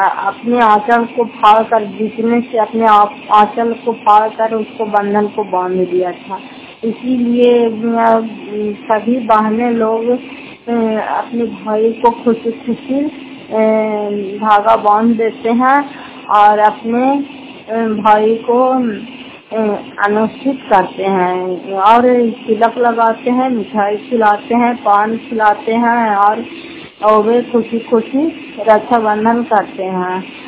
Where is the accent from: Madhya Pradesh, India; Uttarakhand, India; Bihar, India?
Bihar, India; Fatehpur; घर फतेहपुर, पंचायत मकरौता, जिला नालंदा, प्रातस्ता ब्लॉक की निवासी हूँ।